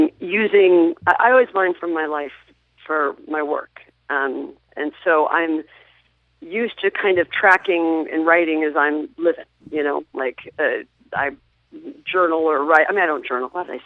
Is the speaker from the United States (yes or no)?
yes; Midwest, United States; I'm from the Midwest, so I was surrounded by everybody.